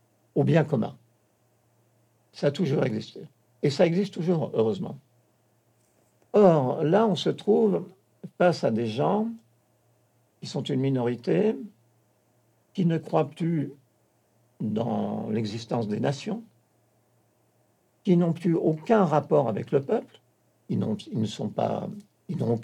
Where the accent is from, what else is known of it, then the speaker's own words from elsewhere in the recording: France; nous sommes Français, nous sommes Européens